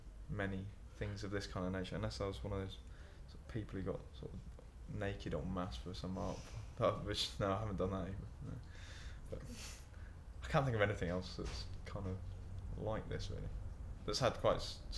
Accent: Shrewsbury, West Midlands, United Kingdom; I'm 29, and I'm from Shrewsbury in Shropshire.

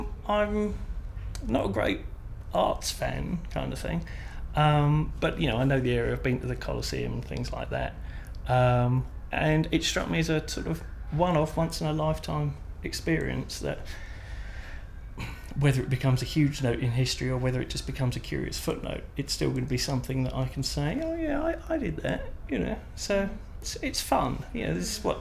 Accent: Watford, East of England, United Kingdom; also born or lived in Harrow; I'm 42, and I'm from Watford in Hertfordshire, but born in Harrow, so haven't travelled far.

